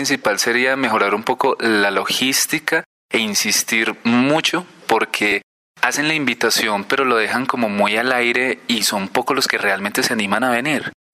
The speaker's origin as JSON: {"language": "Spanish", "town": "Quito", "region": "Pichincha", "country": "Ecuador", "said": "vengo de la ciudad de Quito y muy feliz de estar aquí con todos los radioescuchas en el momento."}